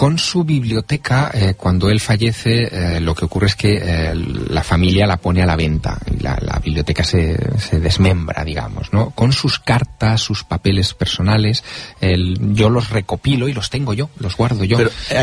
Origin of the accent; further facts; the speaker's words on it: Teruel, Aragon, Spain; Sí, yo soy de Teruel capital.